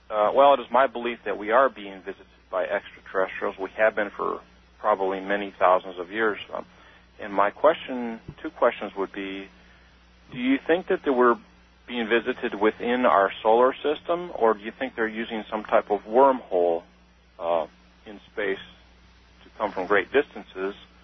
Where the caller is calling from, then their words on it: Birmingham, Alabama, United States; I'm calling from Birmingham, Alabama on WERC.